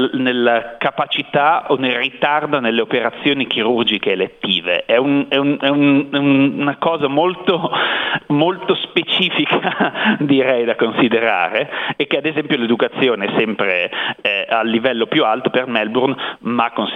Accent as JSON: {"language": "Italian", "town": "Turin", "region": "Piedmont", "country": "Italy", "said": "Essendo torinese direi non c'è Torino"}